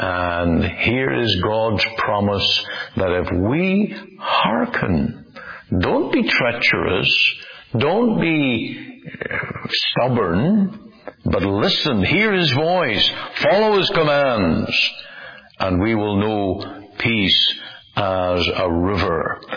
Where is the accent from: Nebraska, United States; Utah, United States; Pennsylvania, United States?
Nebraska, United States; Omaha; It's a river that winds through my hometown of Omaha and goes out northward